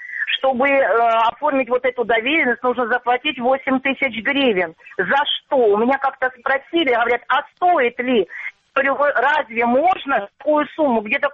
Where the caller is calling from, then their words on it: Ukraine; Да, я звоню с оккупированной части.